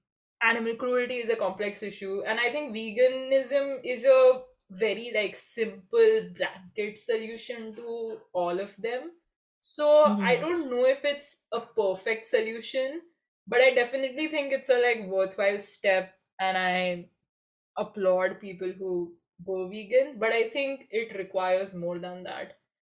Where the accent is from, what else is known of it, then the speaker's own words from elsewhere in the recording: Mumbai, Maharashtra, India; So I was like, I'm from Mumbai, I run this environmental podcast, blah, blah, blah.